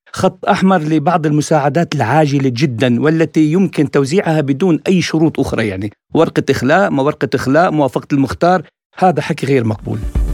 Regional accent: Latakia, Latakia Governorate, Syria; أنا من اللاذقية وأعمل في سبوتنيك

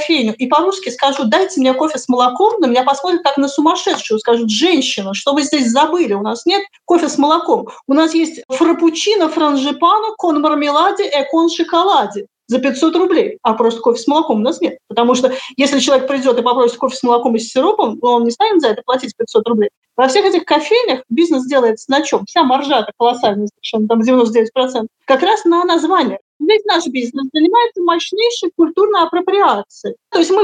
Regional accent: Moscow, Russia; я как москвич вообще не могу понять.

